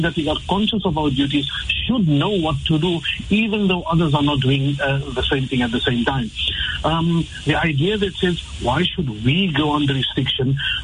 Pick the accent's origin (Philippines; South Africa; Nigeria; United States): South Africa; And as Muslims, first of all, as South African citizens, we should already have made the decision that we're going to adopt the mode of behavior that stretches to the best advantage of society.